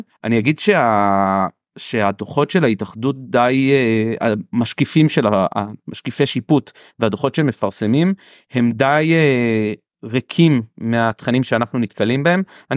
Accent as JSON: {"language": "Hebrew", "town": "Jerusalem", "region": "Jerusalem District", "country": "Israel", "said": "אני באמת מירושלים"}